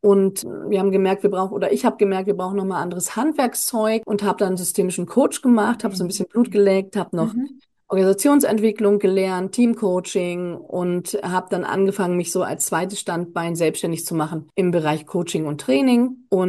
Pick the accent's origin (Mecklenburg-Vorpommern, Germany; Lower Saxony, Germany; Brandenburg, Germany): Lower Saxony, Germany; Hanover; Ich komme ja aus Hannover und ich habe da auch studiert.